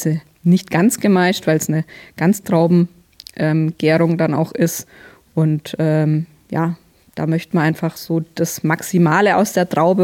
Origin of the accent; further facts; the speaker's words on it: Bavaria, Germany; als typischer Franke natürlich